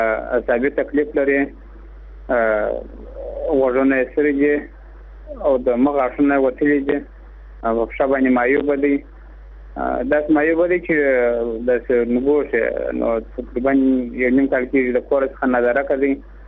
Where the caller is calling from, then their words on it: Kandahar, Afghanistan; له کندهار تماس نیولی دی.